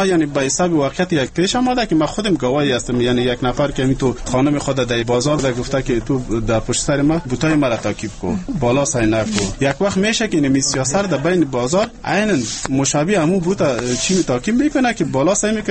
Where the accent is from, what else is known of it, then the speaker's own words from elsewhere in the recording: Afghanistan; ما شما افغان هستیم